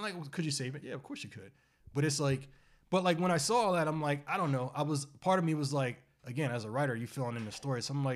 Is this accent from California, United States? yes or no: no; Baltimore, Maryland, United States; I'm from Baltimore. I can tell you, I know about high-level drug dealers.